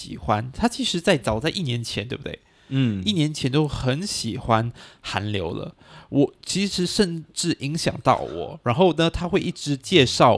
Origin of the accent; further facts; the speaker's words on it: Singapore; 但是我觉得我们新加坡人有那个需求